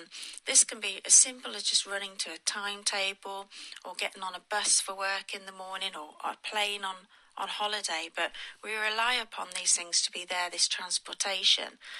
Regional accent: England, United Kingdom; as English Christians and English people, we rely on the weather

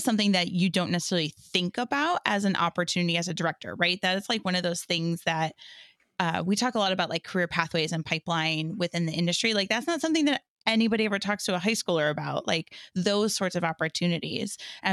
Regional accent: Muskegon, Michigan, United States; So listeners know I'm from West Michigan. David and I are actually from the same town. We both grew up in Muskegon.

